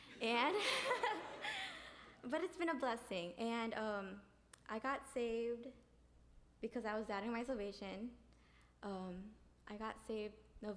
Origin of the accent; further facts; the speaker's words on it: Zion, Illinois, United States; also born or lived in Japan; I'm from Zion, Illinois. If you don't know where that is, it's an hour up north from Chicago. Let's see. I grew up, for the first 5 years of my life, I grew up in Japan because my dad was in the Navy